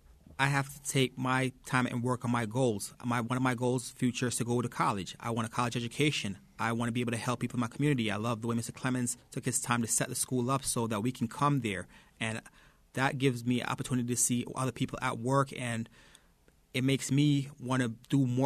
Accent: Jamaica; also born or lived in United States; I personally am Jamaican, so I'm from Jamaica. I've seen the difference between America and Jamaica, and I have both culture, and I love having both of them because I've seen that, and I've grown up in both of them

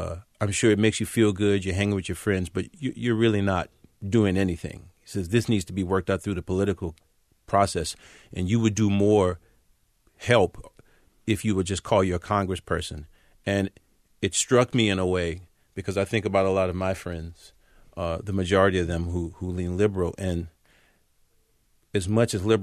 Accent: Southern United States, United States; I just think that growing up in the Old South and learning those lessons

